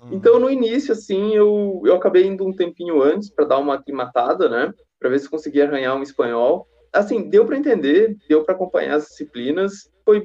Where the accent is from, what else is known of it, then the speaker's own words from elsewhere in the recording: Pinhalzinho, Santa Catarina, Brazil; eu sou natural aqui de Pinhalzinho, que é uma cidadezinha bem pro oeste, assim, de Santa Catarina, e que fica relativamente perto da Argentina, né? Da província de Misiones.